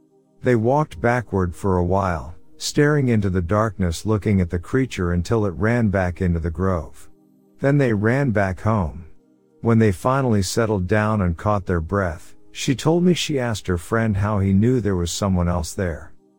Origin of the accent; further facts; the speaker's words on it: Mesa, Arizona, United States; I grew up in Mesa, Arizona, near a small private airport called Falcon Field.